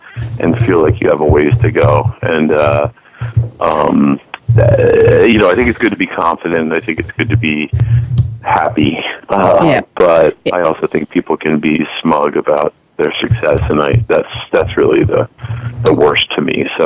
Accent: Philadelphia, Pennsylvania, United States; now in Los Angeles, United States; I grew up in Philadelphia, and I moved out to Los Angeles after law school.

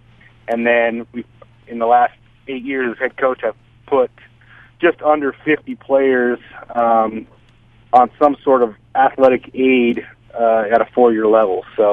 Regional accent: Wisconsin, United States; I'm originally from Wisconsin, so I'll be within 4 hours of both sets of grandparents and my two daughters.

